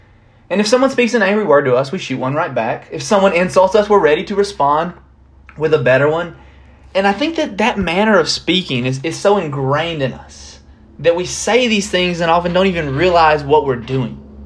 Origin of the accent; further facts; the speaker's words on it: United States; I have freedom of speech as an American